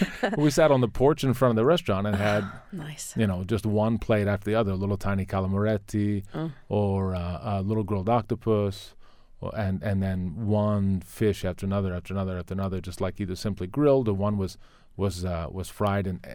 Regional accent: Maryland, United States; I grew up here in Maryland.

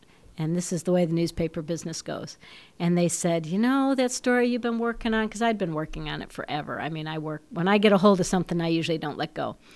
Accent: Chicago, Illinois, United States; now in Memphis, United States; I came from Chicago, but during those years, when I first came to Memphis, all these Memphis musicians were around

